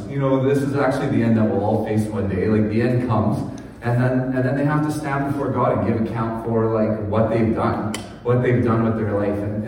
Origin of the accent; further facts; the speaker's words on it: Winnipeg, Manitoba, Canada; I grew up in Winnipeg, or just south of Winnipeg.